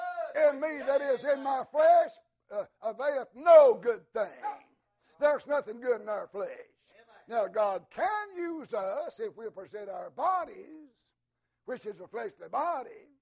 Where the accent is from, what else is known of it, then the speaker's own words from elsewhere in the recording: Alabama, United States; They used to say back when I was raised over in Alabama, so-and-so is kicked out of the traces.